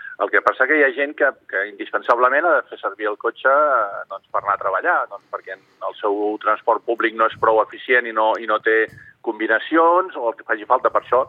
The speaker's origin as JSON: {"language": "Catalan", "town": "El Vendrell", "region": "Catalonia", "country": "Spain", "said": "jo soc del Vendrell."}